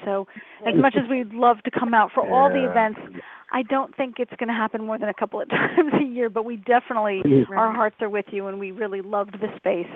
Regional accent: New Jersey, United States; now in Pennsylvania, United States; I came from New Jersey where there was a very active community, of which I was a big part.

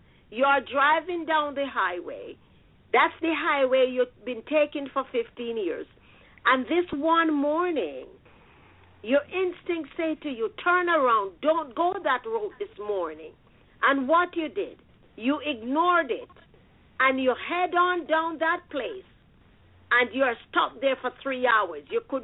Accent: Jamaica; I grew up poor in Jamaica.

